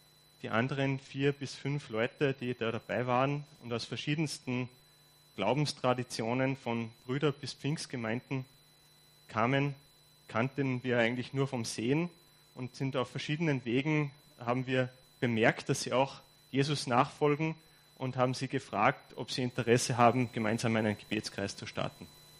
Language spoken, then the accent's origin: German; Salzburg, Austria; accent: Innergebirg dialect; tendiere ich aber dazu, in meinen innergebirgler Dialekt zu verfallen.